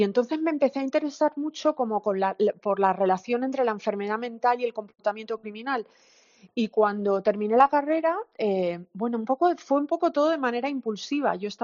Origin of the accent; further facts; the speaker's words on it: Canary Islands, Spain; also born or lived in Madrid; yo nací, me crié en Lanzarote y estudié en Madrid, porque mi madre es de Madrid y mi padre era canario